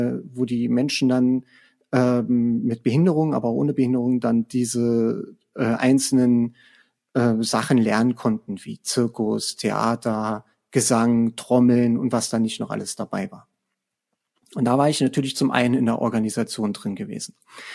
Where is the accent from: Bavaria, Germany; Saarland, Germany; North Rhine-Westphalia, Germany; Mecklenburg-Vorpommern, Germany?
Saarland, Germany; Saarlouis; hier auch, wo ich herkomme, aus Saarlouis